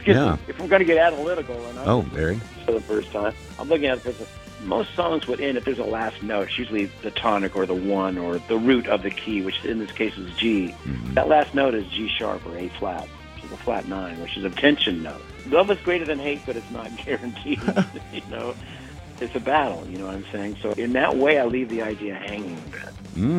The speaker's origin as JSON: {"language": "English", "town": "Evansville", "region": "Indiana", "country": "United States", "tie": "born or raised there", "said": "we grew up together in Evansville, Indiana, but he lives all over the world now."}